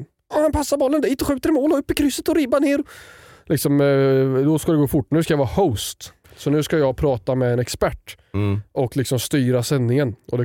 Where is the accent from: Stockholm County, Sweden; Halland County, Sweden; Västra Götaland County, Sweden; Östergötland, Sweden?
Östergötland, Sweden; accent: Östgöta dialect; Jag tror min östgötska försvinner ju.